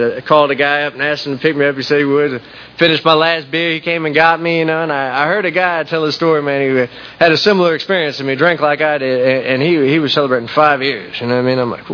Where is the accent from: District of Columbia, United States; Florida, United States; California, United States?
Florida, United States; St. Petersburg; And me, I'm from St. Pete.